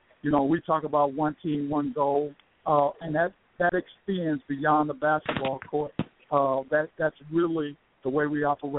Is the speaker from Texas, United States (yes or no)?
no; Miami, Florida, United States; I grew up in Miami, Florida, and started out like a lot of kids, had some challenges.